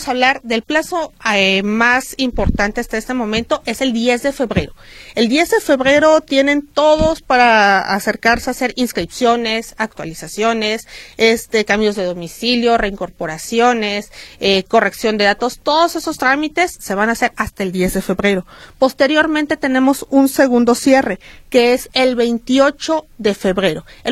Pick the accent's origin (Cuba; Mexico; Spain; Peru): Mexico; acreditar nuestra identidad como ciudadanos mexicanos que somos.